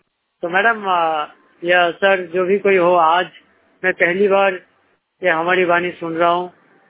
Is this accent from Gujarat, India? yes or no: no; West Bengal, India; तो एक्चुअली मैं वेस्ट बंगाल से आया हूं।